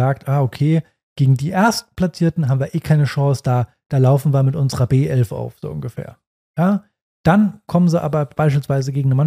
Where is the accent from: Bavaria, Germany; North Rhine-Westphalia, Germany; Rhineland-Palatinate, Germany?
Rhineland-Palatinate, Germany; Bei uns in Rheinland-Pfalz in der Oberliga kannst du schon fast mit 2, 3, wenn nicht sogar manchmal 4 rechnen.